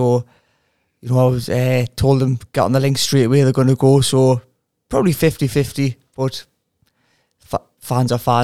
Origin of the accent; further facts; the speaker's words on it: Newcastle, North East England, United Kingdom; I'm actually from Newcastle. I'm a couple of miles away from the city centre, so I'm a Newcastle lad.